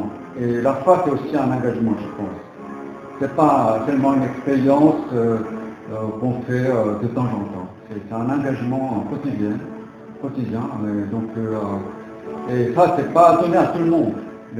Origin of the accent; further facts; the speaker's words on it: France; French is a second language; moi je suis un français, mais excusez-moi, je ne parle pas très bien le français